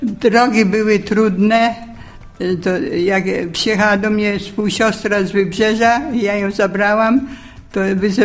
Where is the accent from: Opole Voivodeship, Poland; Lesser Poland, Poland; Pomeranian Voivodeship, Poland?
Pomeranian Voivodeship, Poland; now in Silesia, Poland; pochodzę z Pomorza, od Kościerzyny. Tutaj trafiłam na Śląsk do tego zgromadzenia.